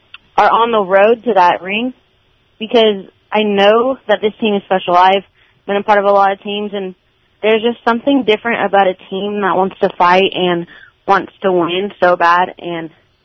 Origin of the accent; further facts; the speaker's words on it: San Antonio, Texas, United States; So I actually grew up in San Antonio. I grew up in Church, Texas. Went to Clemens my freshman year of high school, and then I transferred to Allen. My dad's job moved us up there.